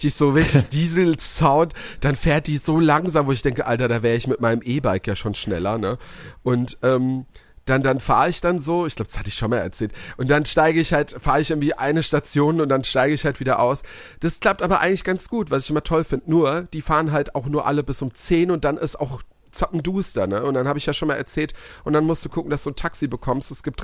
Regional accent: Kirchhausen, Baden-Württemberg, Germany; mein anderes Dorf, wo ich herkomme, Kirchhausen

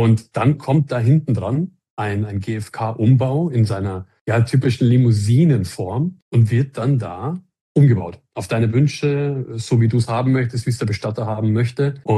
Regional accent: Landshut, Bavaria, Germany; Also ich bin aus Landshut, aus dem schönen Niederbayern.

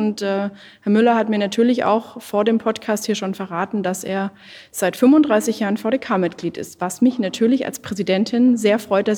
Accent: Lake Constance area, Germany; Sein Wahlkreis liegt ungefähr da, wo ich herkomme, nämlich am Bodensee.

